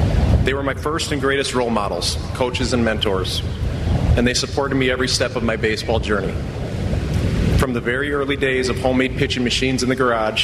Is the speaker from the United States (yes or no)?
yes; St. Paul, Minnesota, United States; I grew up in St. Paul, Minnesota, with my parents, two older brothers, and my grandpa